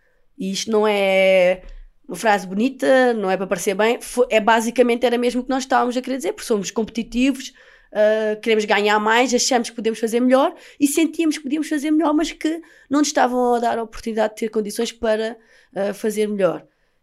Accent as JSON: {"language": "Portuguese", "country": "Portugal", "tie": "born there", "said": "como portuguesa nascida em território português"}